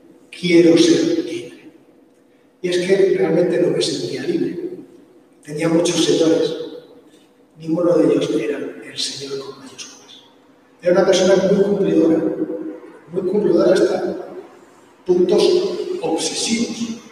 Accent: Collado Villalba, Community of Madrid, Spain; Recuerdo ir llorando por Collado Villalo, porque soy de Collado Villalo, y mientras paseaba vi la montaña otra vez.

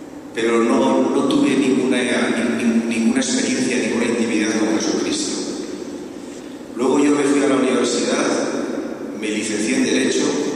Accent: Navarre, Spain; born there; Nací en Navarra, en una familia de clase media, donde yo viví una espiritualidad de cumplimiento, de respeto a la Iglesia.

